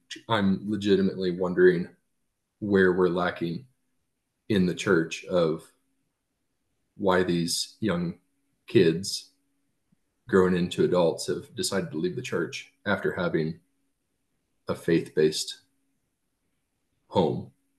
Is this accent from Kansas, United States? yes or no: yes; Kansas, United States; I had a friend from Nebraska come down, and I'm from Kansas